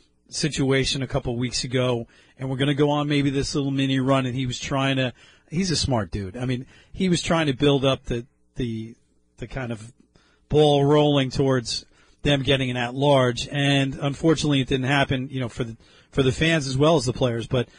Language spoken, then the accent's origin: English; Locust Valley, New York, United States; Well, listen, he grew up in Bayville next to my hometown of Locust Valley.